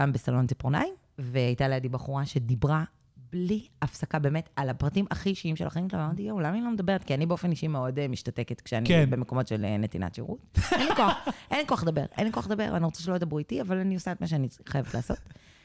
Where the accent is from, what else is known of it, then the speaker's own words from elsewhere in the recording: Tel Aviv, Tel Aviv District, Israel; זה יותר חושף את השמרנות שלנו כתל אביבים